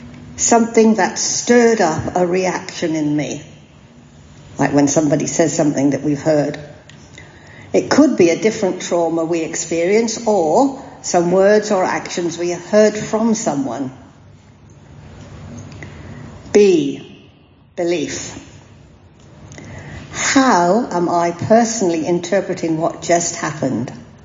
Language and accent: English; England, United Kingdom; now in Australia; Now, you know I'm a Pom, and so my accent or way of talking comes out with much more direct and with a different pitch than the light tone of my Aussie friends.